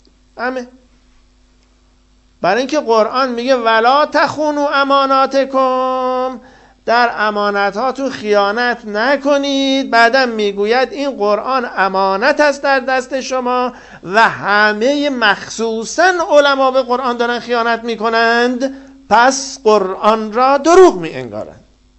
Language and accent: Persian; Iran; دین ما زرتشتی است، ما هم ایرانی هستیم